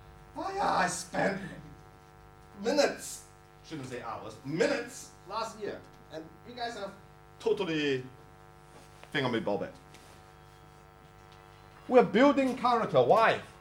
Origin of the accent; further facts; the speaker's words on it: Edinburgh, Scotland, United Kingdom; I love Edinburgh, by the way. I'm from Edinburgh as well.